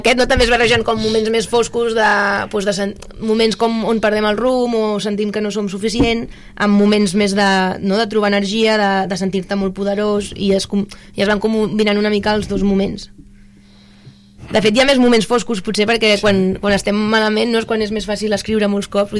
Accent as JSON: {"language": "Catalan", "town": "Sant Quirze", "region": "Catalonia", "country": "Spain", "said": "perquè jo soc de Sant Quirze"}